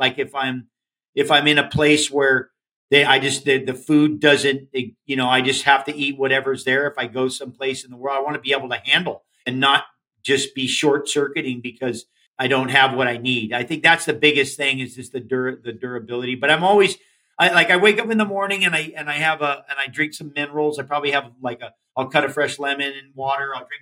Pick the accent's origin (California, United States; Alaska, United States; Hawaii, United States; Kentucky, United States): Hawaii, United States; I mean, I grew up in Hawaii, like I said, in a village.